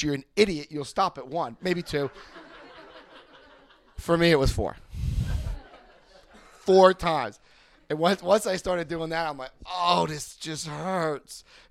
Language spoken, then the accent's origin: English; Paterson, New Jersey, United States; Where when I was a kid growing up in Paterson, New Jersey